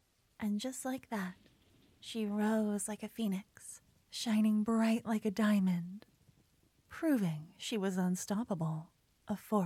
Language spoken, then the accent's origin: English; Canada; You haven't heard my French accent. It's really bad. Even for a Canadian, trust me.